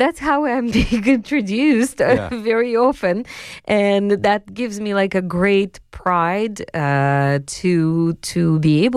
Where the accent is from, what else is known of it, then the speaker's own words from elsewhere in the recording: Saint Petersburg, Russia; I'm personally from St. Petersburg, so it makes me extremely proud and warms my heart.